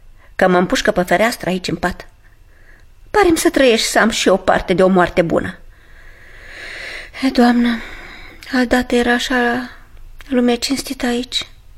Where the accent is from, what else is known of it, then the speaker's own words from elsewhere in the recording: Domnești, Argeș, Romania; Nu, doamnă. Eu sunt deloc din Domnești.